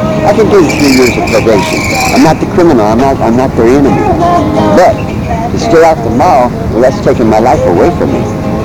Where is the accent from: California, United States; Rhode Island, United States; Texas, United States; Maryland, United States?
California, United States; recommending to the court that I stay out Pacific Garden Mall for the rest of my life. And this is my hometown.